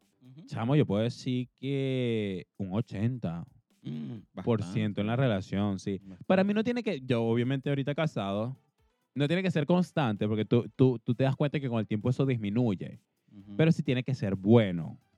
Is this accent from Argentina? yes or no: no; Venezuela; Nosotros somos venezolanos.